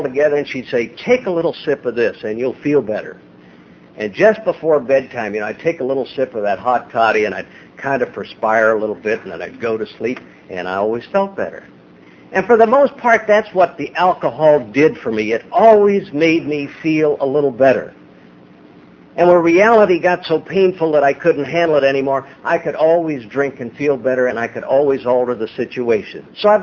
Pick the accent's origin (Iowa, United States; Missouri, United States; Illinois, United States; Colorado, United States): Iowa, United States; Newton; I was born and raised up in Iowa. There's a lady here somewhere that is from Newton, Iowa, my hometown.